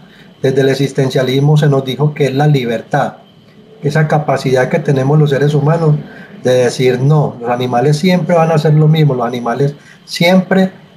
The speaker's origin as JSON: {"language": "Spanish", "country": "Colombia", "said": "No existe una Colombia, sino que existimos nosotros como colombianos."}